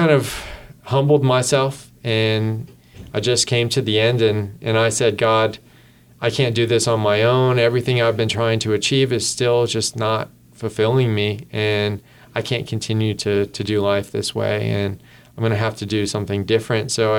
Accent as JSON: {"language": "English", "region": "Florida", "country": "United States", "said": "I was from Florida originally, so I mainly interviewed at the Florida school."}